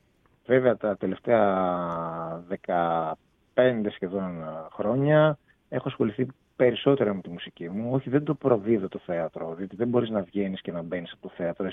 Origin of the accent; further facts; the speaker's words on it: Western Greece, Greece; Έχω μια ιδιαίτερη αγάπη για τον τόπο μου, για τη Δυτική Ελλάδα και προσπαθώ να είμαι ενεργός και εκεί.